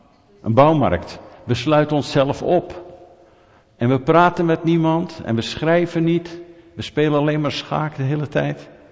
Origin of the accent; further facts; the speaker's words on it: Netherlands; En ik ben een Nederlander.